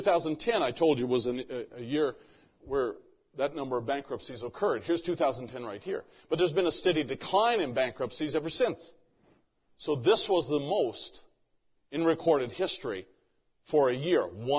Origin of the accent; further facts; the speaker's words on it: Canada; And I grew up in Canada, where it is nothing but unaffordable health care.